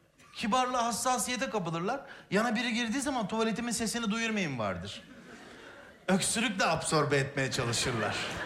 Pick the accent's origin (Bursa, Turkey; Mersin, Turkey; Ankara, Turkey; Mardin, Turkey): Bursa, Turkey; Çocukken, ben Bursalıyım, bizim tuvalet bahçedeydi. Böyle eski bir Rum evi, eski bir konak gibi bir şey, böyle tek katlı.